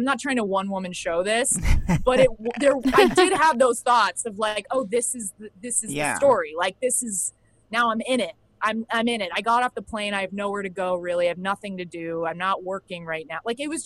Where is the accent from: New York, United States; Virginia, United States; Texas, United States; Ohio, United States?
Texas, United States; Dallas; No, I didn't grow up in New. I grew up in Dallas, Texas.